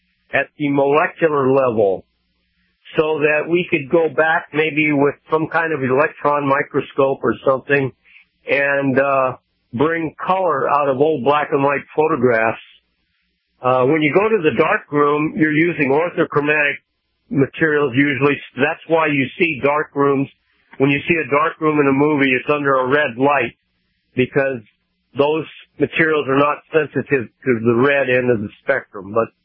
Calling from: Tacoma, Washington, United States; I'm calling from Tacoma, Washington.

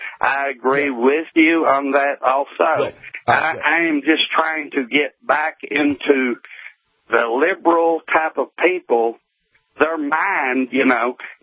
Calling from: Lubbock, Texas, United States

